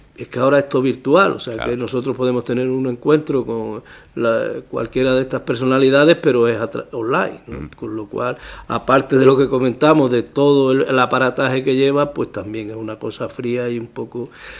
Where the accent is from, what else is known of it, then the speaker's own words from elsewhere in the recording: Calera de León, Extremadura, Spain; somos europeos y después, pues evidentemente, de Monasterio, de Calera de León, de Badajoz, de Extremadura